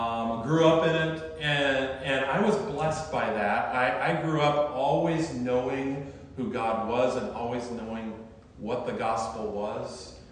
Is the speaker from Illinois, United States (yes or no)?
yes; Chicago, Illinois, United States; born there; But I was born in Chicago in the 1970s. I was born in a family of Missouri Synod Lutheran pastors, 14 to be exact.